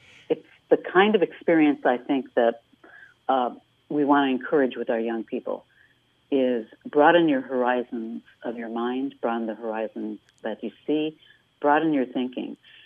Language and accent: English; Hammond, Indiana, United States; it's one of the things I'm very passionate about my hometown of Hammond, Indiana.